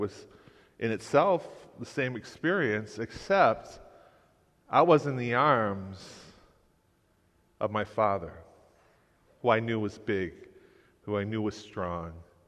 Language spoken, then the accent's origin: English; Detroit, Michigan, United States; but grew up in Detroit, and we lived Southwest Detroit, not far from Mexican Town. I loved growing up in Detroit. It was so diverse.